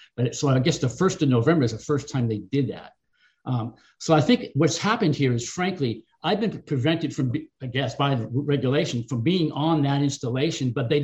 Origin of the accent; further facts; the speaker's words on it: Lorton, Virginia, United States; I'm from Lorton, Virginia, which is close to Fort Belvoir, Virginia, here in the northern part of the state, outside of Washington.